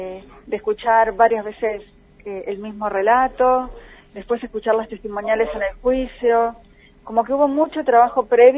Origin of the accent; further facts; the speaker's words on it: Buenos Aires, Argentina; quienes somos de Buenos Aires